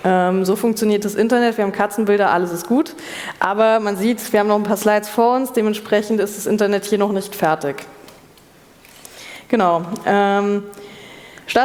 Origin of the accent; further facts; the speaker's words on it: Regensburg, Bavaria, Germany; Ich habe gesagt, ich komme aus Regensburg.